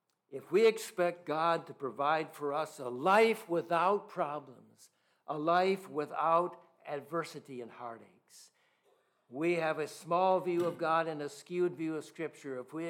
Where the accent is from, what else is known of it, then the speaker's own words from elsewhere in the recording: Seattle, Washington, United States; I came as a pagan from Seattle and finished college up there in the fall of 69.